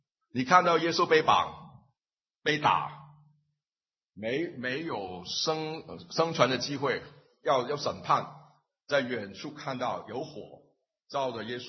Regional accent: Guangdong, China; 我们广东人说他开下海口啊

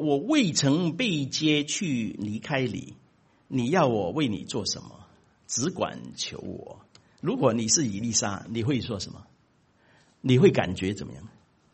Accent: China; 我们从中国来的哈、啊，我们中间应该蛮多从中国来的

